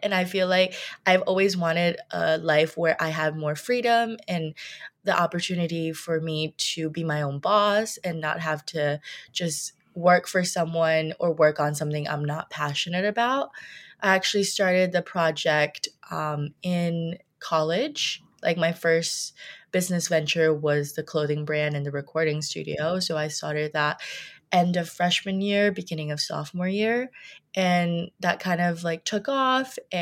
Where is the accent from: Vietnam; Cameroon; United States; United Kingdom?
United States; Brooklyn, New York; also born or lived in China; I grew up in Brooklyn, so mostly around the Bay Ridge, Park Slope area.